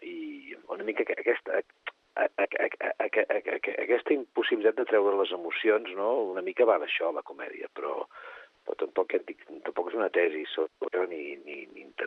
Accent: Catalonia, Spain; dels catalans, en aquest cas, del Vallès, que és d'on soc jo i on he viscut tota la vida.

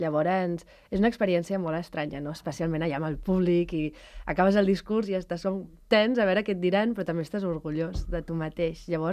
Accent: England, United Kingdom; sóc anglesa.

